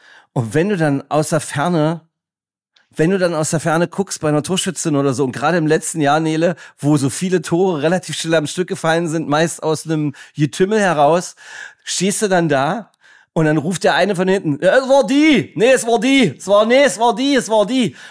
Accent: Magdeburg, Saxony-Anhalt, Germany; als ein Magdeburger Jung, der auch sehr viel gute Beziehungen nach Halle hat

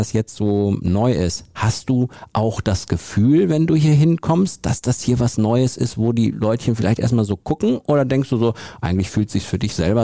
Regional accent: Ense, North Rhine-Westphalia, Germany; Ich komme ja aus Ense, bin nach Lippstadt gefahren.

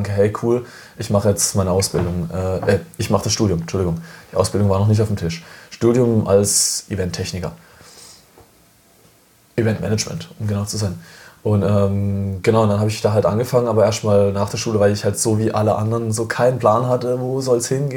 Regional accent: Baden-Württemberg, Germany; bin geboren in Freiburg, aber die Leute aus Freiburg sagen immer … komm mal runter, du bist kein Freiburger, weil ich eigentlich vom Dorf komme, 15 Minuten weg von Freiburg.

